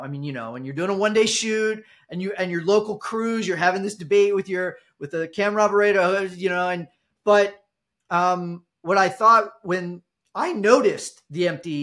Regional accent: Ohio, United States; now in Los Angeles, United States; I'm originally from Ohio. I live in Los Angeles

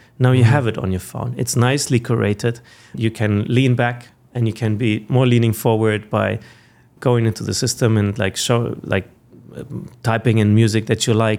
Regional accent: Germany; English is a second language; I mean, I grew up in Germany and I had to count my coins in the record shop

